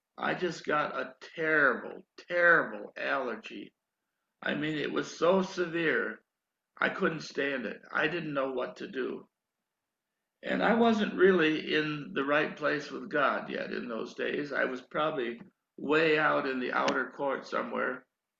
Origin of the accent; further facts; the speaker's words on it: New York, United States; also born or lived in Alaska; I was born in New York, brought up in New York, spent most of my early days in New York, but I spent 5 years in Alaska in my early 20s.